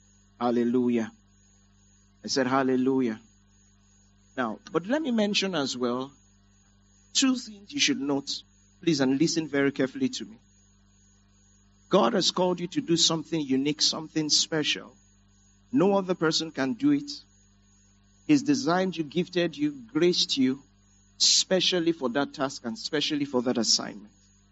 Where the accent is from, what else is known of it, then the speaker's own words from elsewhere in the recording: Lagos, Nigeria; a community church growing up in Ipaja, Lagos.